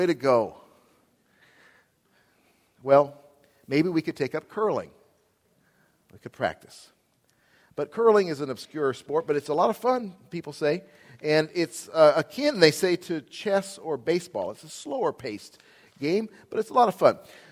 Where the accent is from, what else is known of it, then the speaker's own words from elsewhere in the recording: Auburn, Washington, United States; I grew up in the Northwest in Auburn, Washington, went for 12 years of school at Buena Vista Elementary and Auburn Academy